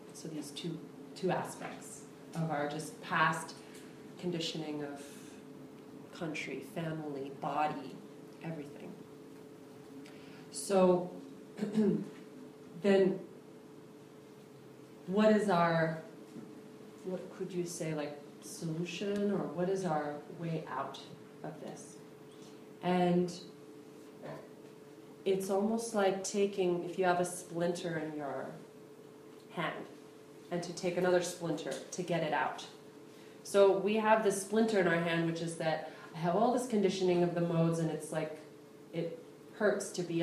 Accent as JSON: {"language": "English", "country": "United States", "tie": "born or raised there", "also_born_or_lived": "India", "said": "very much like I was born and raised in this country."}